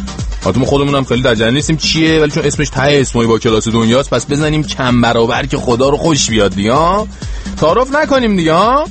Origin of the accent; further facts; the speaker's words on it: Iran; moved away; من چند وقت آقا از ایران اومدم بیرون،